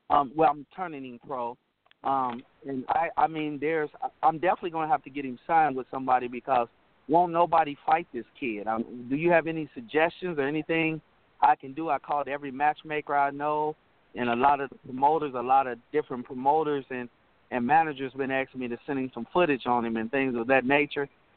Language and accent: English; Cincinnati, Ohio, United States; I'm originally from Cincinnati.